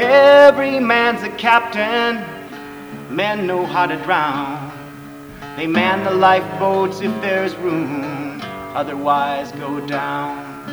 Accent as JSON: {"language": "English", "town": "Fremont", "region": "California", "country": "United States", "tie": "born or raised there", "said": "I grew up in Fremont, California, mostly."}